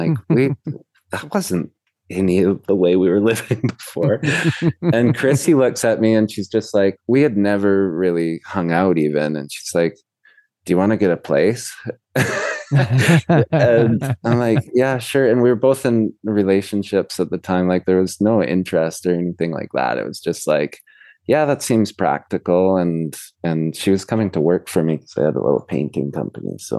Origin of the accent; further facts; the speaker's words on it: Peru; now in Canada; because I grew up in Peru and we're kind of living in, you know, regular old Canada